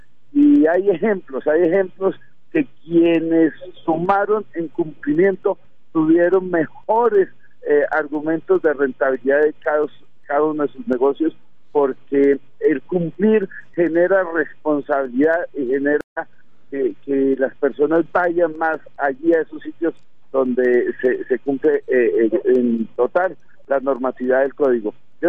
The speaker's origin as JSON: {"language": "Spanish", "town": "Barranquilla", "region": "Atlántico", "country": "Colombia", "lives_now": "Tumaco, Colombia", "said": "Me considero barranquillero, curambero, carnavalero, rebolero"}